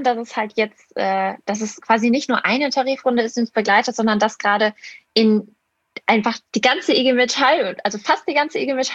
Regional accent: Essen, North Rhine-Westphalia, Germany; Ich bin 21 Jahre alt und ich komme aus Essen. Habe da ein duales Studium gemacht und wohne und arbeite immer noch hier

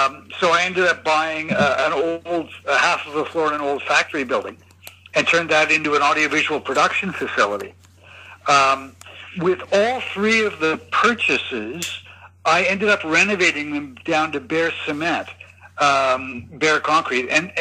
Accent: Canada; also born or lived in Tokyo, Japan; now in Hong Kong; I am originally from Canada. I lived in Tokyo from 1989 till 1992, and I've been here in Hong Kong ever since.

